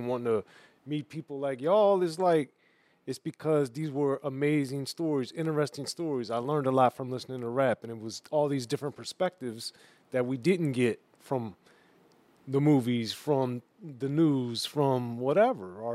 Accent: Maryland, United States; I grew up right in between Baltimore and D.C.

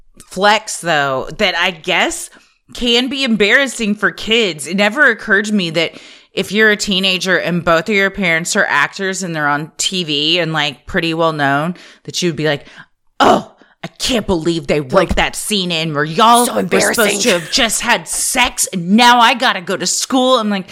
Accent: Fort Worth, Texas, United States; where I grew up in Fort Worth, it was Log Cabin Village

